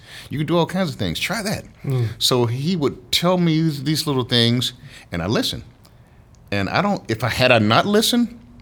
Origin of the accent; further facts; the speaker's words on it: the South, United States; I grew up in the South, man.